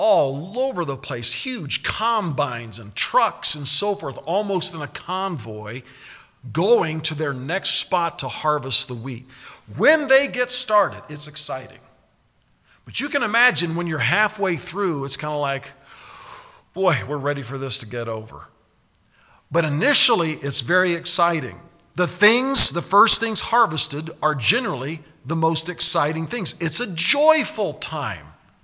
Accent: Kansas, United States; Now, growing up in Kansas, when harvest began, to me it was very exciting.

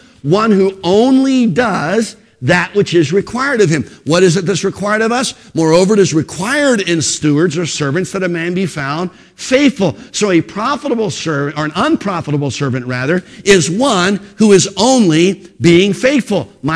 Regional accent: Philadelphia, Pennsylvania, United States; I grew up in the Philadelphia area.

